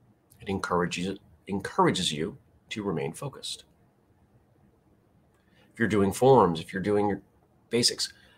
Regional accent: New England, United States; Growing up in New England, you learn, okay, power's out or this is broken.

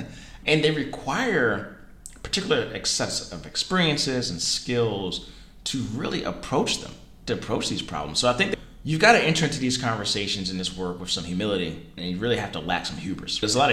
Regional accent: Baltimore, Maryland, United States; being back in my hometown of Baltimore. Baltimore being a city that is about 64% African American.

